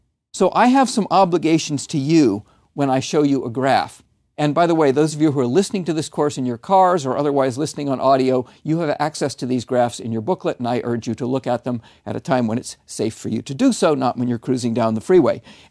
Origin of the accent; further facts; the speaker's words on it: Vermont, United States; And I'll also point out that the last few months in my home state of Vermont have been abnormally warm, remarkably warm.